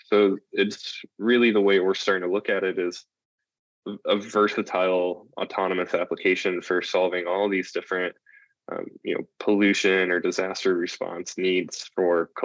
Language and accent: English; Midwest, United States; I grew up in the Midwest, very far away from being connected to the oceans